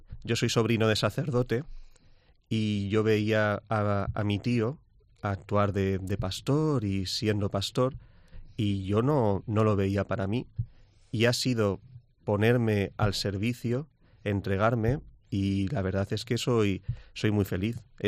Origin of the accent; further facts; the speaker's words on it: Alicante, Valencian Community, Spain; Yo soy de Alicante. Mi parroquia de origen es San Antonio de Padua, conocida como los franciscanos porque es donde estuvieron, en el convento.